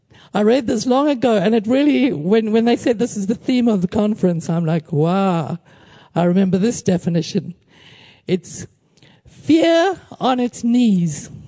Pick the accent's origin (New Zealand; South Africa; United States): South Africa; also born or lived in Kenya / London, United Kingdom; now in Cyprus; I was born in Kenya, grew up in South Africa, then London 13 years, and now I'm doing my practicum, my Bible college practicum in Cyprus